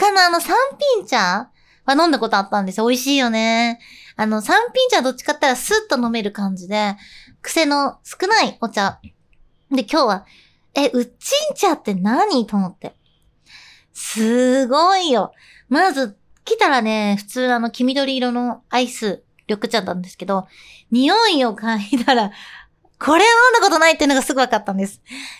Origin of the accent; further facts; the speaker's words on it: Ome, Tokyo, Japan; こう私東京なんですけど出身が、青梅とかの方で